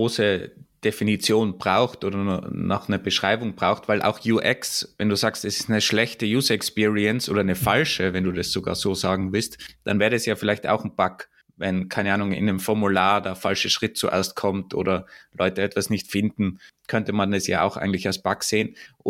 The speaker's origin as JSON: {"language": "German", "country": "Austria", "said": "also bei uns in Österreich zumindest sogar rechtlich vorgeschrieben ist, dass du eine Rampe hast."}